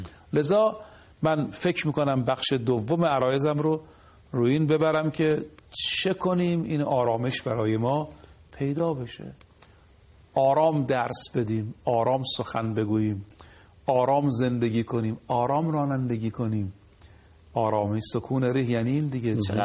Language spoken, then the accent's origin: Persian; Qom, Iran; یادمونه مثلا در محله ما، من بچه قم هستم دیگه